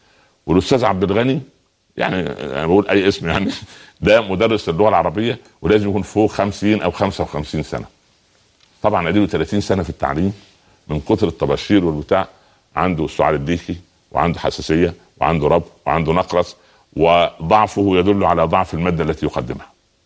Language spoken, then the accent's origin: Arabic; Upper Egypt, Egypt; moved away as an adult; now in Cairo, Egypt; لما جيت من الصعيد ونزلت القاهره في الستينات ادخل الجامعه